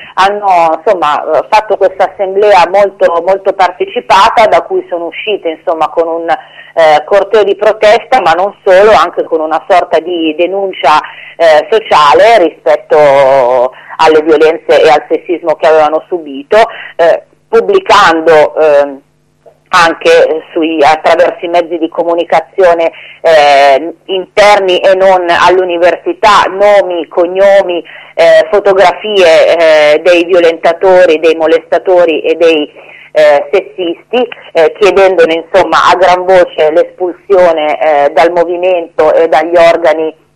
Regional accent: Turin, Piedmont, Italy; tavolo che come torinesi, insomma, abbiamo fortemente voluto

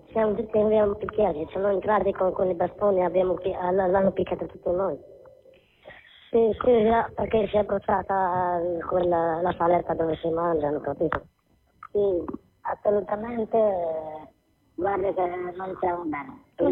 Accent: Venice, Veneto, Italy; io sono di Venezia

